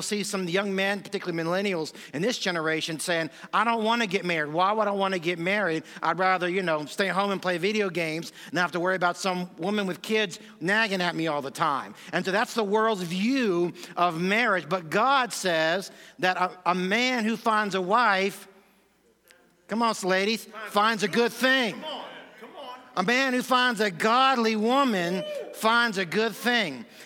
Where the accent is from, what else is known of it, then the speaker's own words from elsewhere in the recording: New Orleans, Louisiana, United States; also born or lived in Southeast Asia; I'm from the New Orleans area, was born and raised there. I spent most of my ministry years in Southeast Asia, planting churches there among the unreached peoples in Southeast Asia.